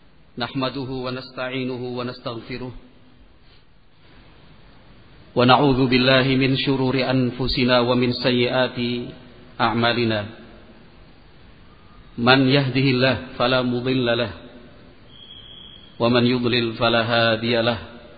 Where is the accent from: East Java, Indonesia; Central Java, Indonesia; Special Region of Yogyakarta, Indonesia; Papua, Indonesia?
Special Region of Yogyakarta, Indonesia; Yogyakarta; Saya saudara panjenengan semua, berasal dari Yogyakarta. Bapak saya Jogja, asli Jogja. Ibu saya dari Sulawesi Tenggara.